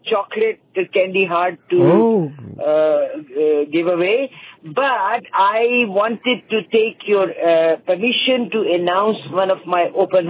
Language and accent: English; Canada; Being Canadian, we are definitely proud Canadian. We took the pride when we got the citizenship.